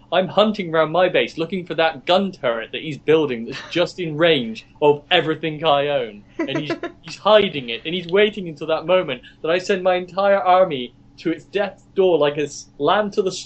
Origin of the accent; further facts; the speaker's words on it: Yeovil, South West England, United Kingdom; You know, I'm Yeovil born and bred.